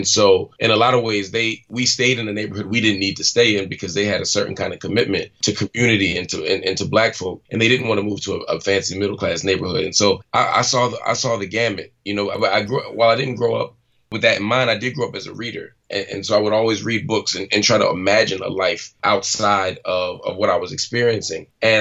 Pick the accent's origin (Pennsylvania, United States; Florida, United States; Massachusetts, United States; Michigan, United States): Pennsylvania, United States; Philadelphia; You know, I grew up in North Philadelphia for the first half of my life, and it was a tough neighborhood.